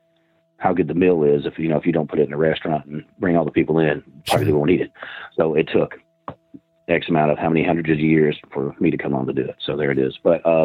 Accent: Princeton, Kentucky, United States; And that's my hometown.

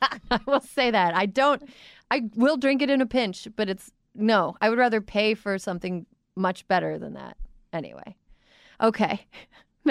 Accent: Midwest, United States; I'm from the Midwest, and I'm missing some pieces in my brain.

